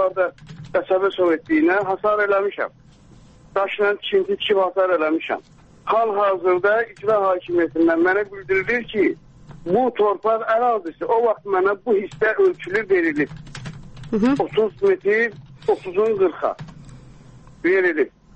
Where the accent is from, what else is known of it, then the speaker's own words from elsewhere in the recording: Karabakh, Azerbaijan; İkinci qrup Qarabağlıyam.